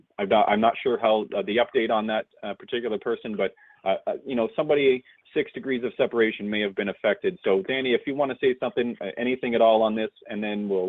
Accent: Ontario, Canada; we're two Canadian gentlemen, and we're from Ontario.

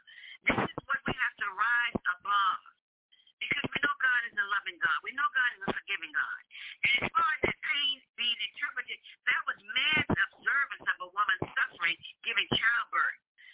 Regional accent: New Orleans, Louisiana, United States; I am in Louisiana, born and raised in New Orleans, and was never taught about that.

